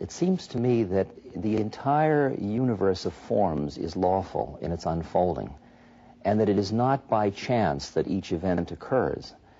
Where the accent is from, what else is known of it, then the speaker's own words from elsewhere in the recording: Boston, Massachusetts, United States; And I grew up in the United States, in Boston.